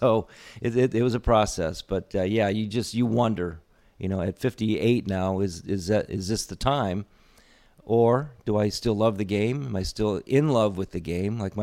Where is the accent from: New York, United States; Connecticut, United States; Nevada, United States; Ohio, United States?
Ohio, United States; Toledo; born there; I was born in Toledo.